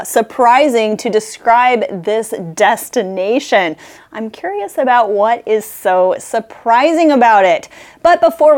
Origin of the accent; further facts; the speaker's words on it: Ohio, United States; I grew up in Ohio, but I had my wedding in Florida.